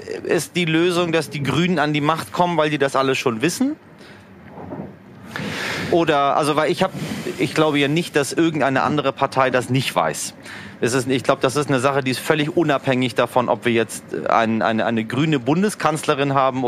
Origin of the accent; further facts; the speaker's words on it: Iran; ich bin ja Iraner, da haben wir immer noch Pflegethermometer mit Quecksilber